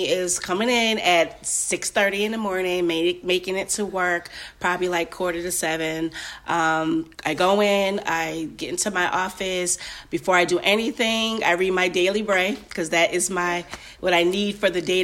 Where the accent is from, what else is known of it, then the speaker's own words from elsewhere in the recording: Ansonia, Connecticut, United States; moved away as an adult; now in Charlotte, United States; I'm originally from Ansonia, Connecticut.